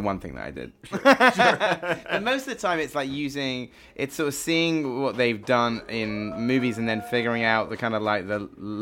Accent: South West England, United Kingdom; because I grew up in the West Country in England, which is a very rural area

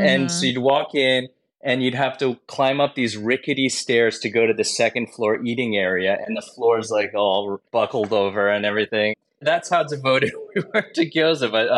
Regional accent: New York City, New York, United States; You know, I grew up in New York City.

